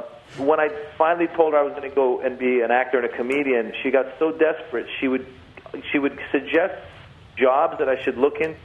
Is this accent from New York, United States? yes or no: no; Tiburon, California, United States; also born or lived in Iran; I was born in Iran. I was there till I was six. Uh-huh. And then I moved to Bay Area, grew up in Northern California in a city called Tiburon.